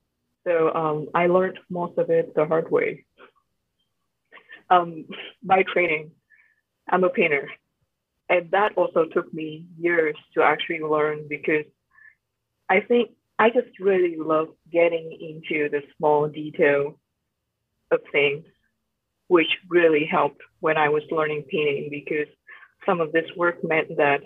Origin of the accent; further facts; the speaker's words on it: Vietnam; English is a second language; now in United States; I grew up in Vietnam.